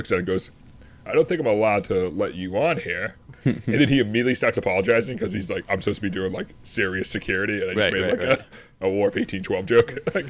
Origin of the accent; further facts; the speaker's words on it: Boston, Massachusetts, United States; But obviously, being a Bostonian, I have to talk about the greatest naval battleship of all